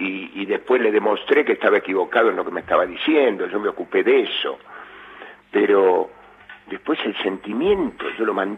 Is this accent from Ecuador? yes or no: no; Cuba; moved away; yo me vine de Cuba. ¿Ves? Yo me vine de Cuba.